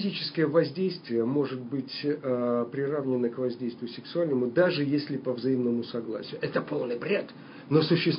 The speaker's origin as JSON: {"language": "Russian", "region": "Almaty", "country": "Kazakhstan", "said": "Как любой нормальный алматинец, мы очень хорошо выглядим в кадре, хорошо."}